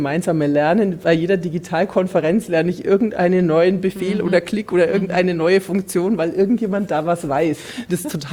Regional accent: Bavaria, Germany; also born or lived in Westphalia; now in Kassel, Germany; Ich komme ja nicht aus Kurhessen-Waldeck. Ich bin in Bayern aufgewachsen und habe die letzten Jahre in Westfalen gelebt und lebe tatsächlich erst seit 8. März in Kassel.

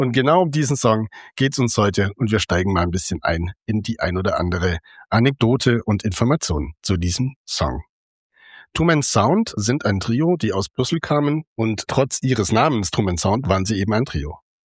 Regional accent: Baden-Württemberg, Germany; Ich als Schwabe

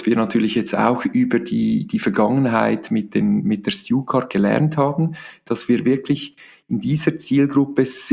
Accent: Switzerland; Das ist ja bei uns in der Schweiz ein bisschen speziell.

